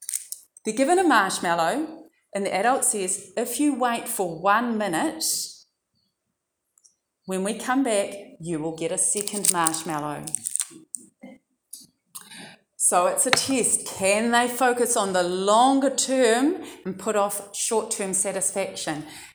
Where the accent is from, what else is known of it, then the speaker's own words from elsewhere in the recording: Dunedin, Otago, New Zealand; I'm from Dunedin originally